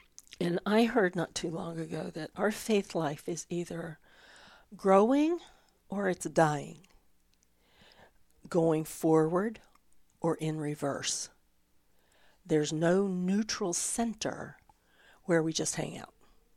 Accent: Florida, United States; I grew up in Florida near the Gulf of Mexico.

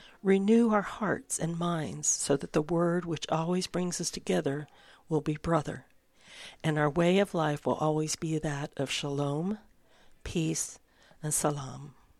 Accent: Florida, United States; also born or lived in Southern California; I grew up in Florida and in Southern California, and I moved here many years ago because I wanted the four seasons, and I really wanted snow.

